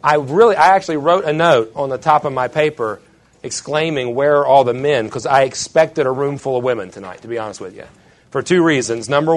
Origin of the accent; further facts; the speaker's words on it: West Virginia, United States; I pastor a small church in a small town in my home state of West Virginia.